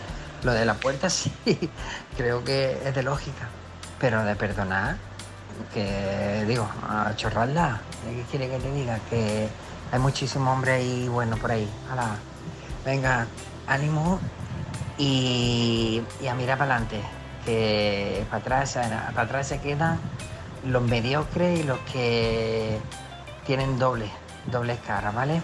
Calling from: Málaga, Andalusia, Spain; de Málaga.

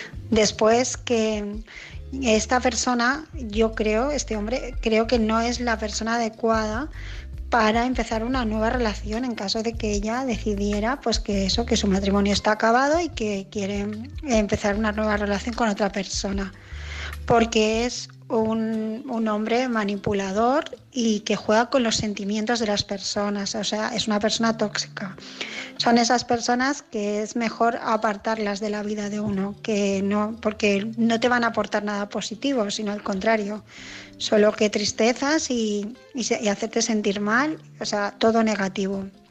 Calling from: Barcelona, Catalonia, Spain; de Barcelona

